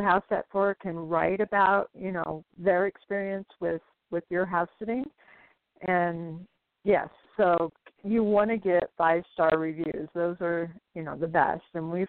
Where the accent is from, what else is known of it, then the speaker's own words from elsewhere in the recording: San Diego, California, United States; also born or lived in Los Angeles; I was born in the Los Angeles area, and my family moved to San Diego when I was in third grade and lived there for most of my life, graduating from San Diego State University with a business management degree.